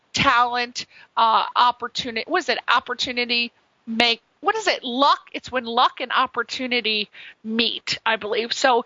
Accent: Connecticut, United States; I'm from Connecticut, so I'm all about the East Coast.

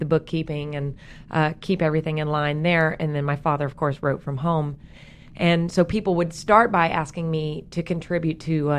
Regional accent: Texas, United States; accent: Texas; now in Los Angeles, United States; Yeah, I live here in L.A., but I'm definitely from Texas. And I was just home for holidays, so I'm like full Texas right now. I still like the accent is super strong because it was nothing but family and friends.

